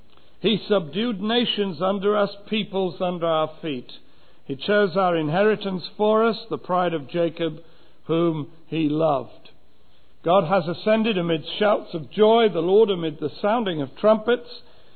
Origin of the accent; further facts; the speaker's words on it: England, United Kingdom; I come from England